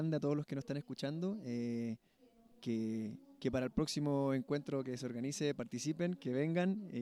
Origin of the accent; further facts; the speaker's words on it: Chile; de Chile.